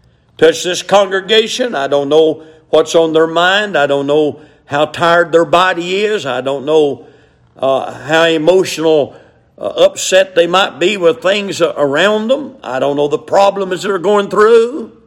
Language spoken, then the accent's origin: English; Hiawassee, Georgia, United States; born there; also born or lived in Clayton; I was born in Clayton. Lived in Hiawassee.